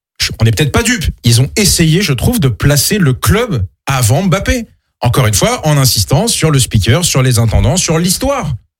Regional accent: Paris, Île-de-France, France; je suis parisien

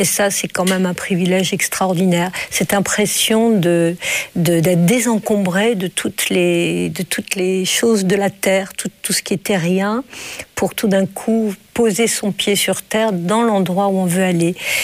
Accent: Rabat, Rabat-Salé-Kénitra, Morocco; born there; plutôt l'Atlantique, puisque le Maroc, je suis née à Rabat

